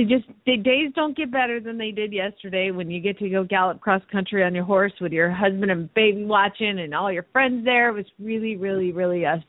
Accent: Phoenix, Arizona, United States; from Phoenix, Arizona

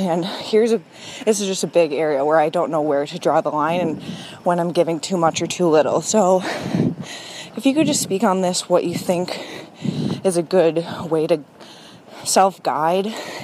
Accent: Minneapolis, Minnesota, United States; I'm 25 and I'm from Minneapolis. I live in Minneapolis.

